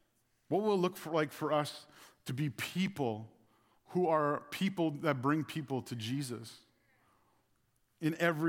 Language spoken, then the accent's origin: English; Ontario, Canada; I was growing up in this Alliance Church I grew up at in Ontario.